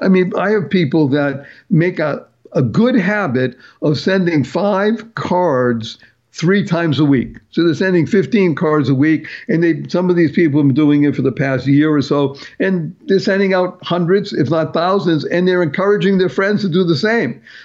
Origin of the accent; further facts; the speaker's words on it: Massachusetts, United States; I come from Massachusetts, so I know the area very well.